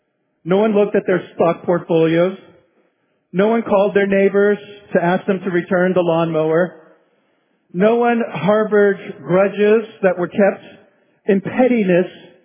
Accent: New York City, New York, United States; born there; I was born in New York City, more specifically in the Bronx, and even more specifically in the shadow of Yankee Stadium.

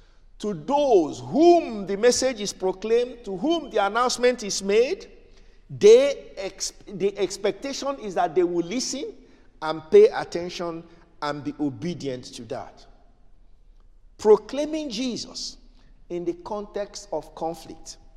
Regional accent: Nigeria; In my village, as a little boy growing up in Igbo land in Nigeria, we call them town criers.

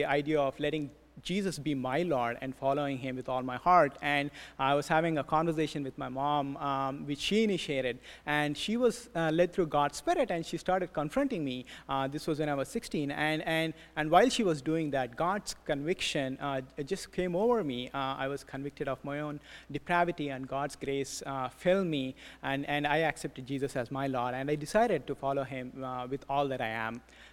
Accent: Hyderabad, Telangana, India; now in Boston, United States; I was born and raised in India by two wonderful parents in the city of Hyderabad, both of whom serve as pastors following God's call there.

